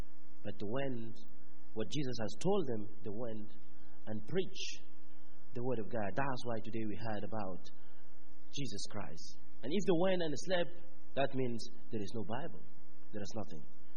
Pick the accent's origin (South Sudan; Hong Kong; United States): South Sudan; something from zero with the people in Southern Sudan, especially in Abukaya or in Berji. This is where my hometown is.